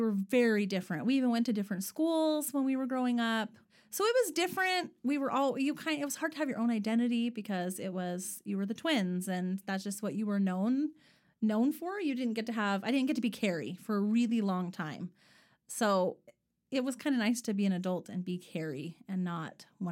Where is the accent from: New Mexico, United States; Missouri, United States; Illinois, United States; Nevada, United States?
Nevada, United States; Henderson; Well, I grew up in the Vegas area. So I was born and raised there, and I lived there for 36 years of my life.